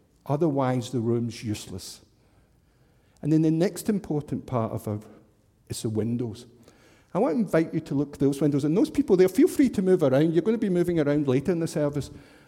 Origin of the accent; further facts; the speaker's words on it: Scotland, United Kingdom; I grew up in Scotland and there was a wall in the Scottish-English border that was built by the Romans.